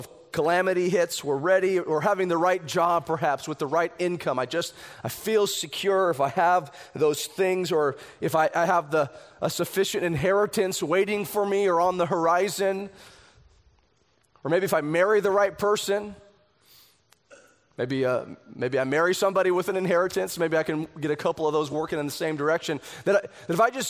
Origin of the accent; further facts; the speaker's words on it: United States; I'm an American. I have so much.